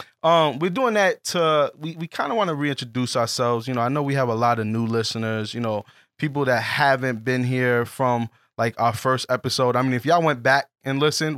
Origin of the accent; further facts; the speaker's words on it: Bronx, New York, United States; Like Jay, we're both from the Bronx.